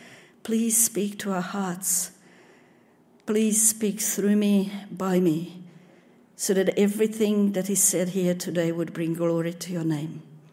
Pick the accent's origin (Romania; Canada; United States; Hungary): Hungary; English is a second language; I wasn't born here. I come from Hungary, born under communism.